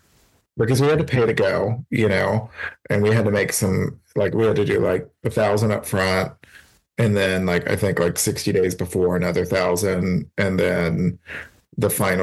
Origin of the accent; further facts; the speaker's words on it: Austin, Texas, United States; from Austin, Texas